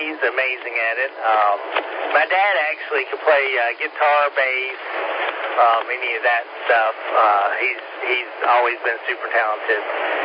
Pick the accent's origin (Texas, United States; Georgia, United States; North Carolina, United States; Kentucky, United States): North Carolina, United States; Wilmington; now in Connecticut, United States; I think most of my family, we all grew up in Wilmington, North Carolina. And then my parents moved us up to Connecticut.